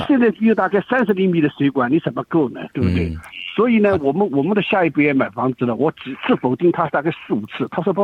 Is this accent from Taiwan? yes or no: no; China; 我们都是从中国来的